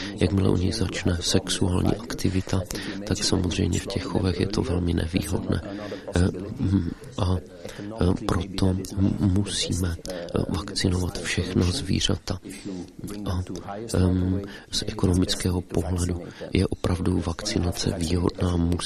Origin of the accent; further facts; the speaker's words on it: Belgium; Já jsem z Belgie